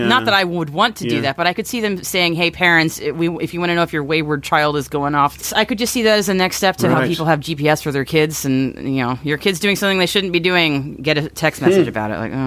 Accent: United States; I'm American.

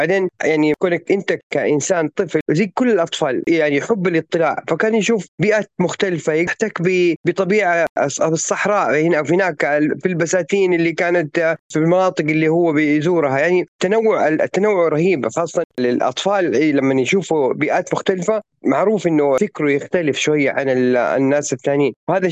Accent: Medina, Medina Province, Saudi Arabia; سعودي من مواليد المدينة المنورة عام 1970

